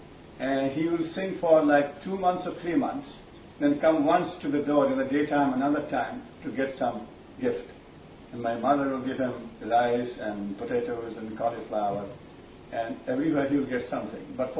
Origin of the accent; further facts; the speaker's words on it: Bankura, West Bengal, India; also born or lived in Kolkata; I was born in Calcutta area, and when we were children, and your talk reminded me of my early days, we used to sleep in the terrace in Bankura, which is like 100 miles from Calcutta.